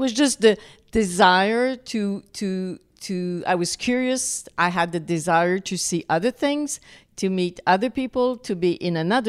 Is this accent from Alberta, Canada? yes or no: no; Quebec City, Quebec, Canada; born there; I was born in Quebec City, and my family was in the hospitality business, but more the restaurant side of it. So they had restaurants in Quebec City. So I actually grew up in that.